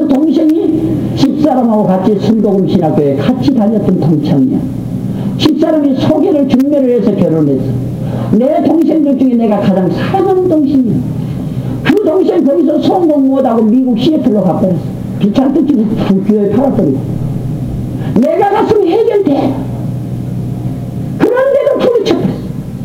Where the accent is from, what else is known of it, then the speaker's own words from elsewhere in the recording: Seoul, South Korea; 나 영목동이 우리 집이고 동대문 구청이 내 호적이 있습니다. 나는 그럼 어디 사람이야? 서울 사람입니다. 서울에서 자랐으면서 지금까지 창경은 구경 지금까지 안 해봤어.